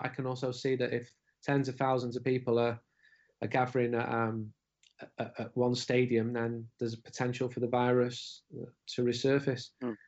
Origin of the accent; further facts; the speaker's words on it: Manchester, North West England, United Kingdom; I'm from Manchester and I'm a United fan.